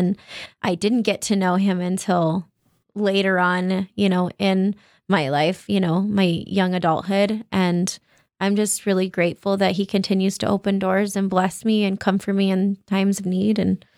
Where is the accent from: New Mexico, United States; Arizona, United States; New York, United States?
New Mexico, United States; Bosque Farms; but I come from Bosque Farms, which is 30 minutes south.